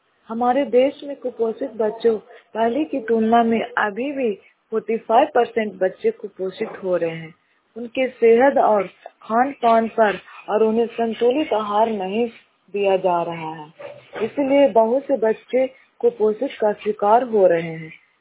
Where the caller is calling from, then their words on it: Abnama, Bihar, India; मेरा गांव अबनामा, पंचायत मोहनचक, प्रखंड इस्लामपुर से बोल रही हूँ।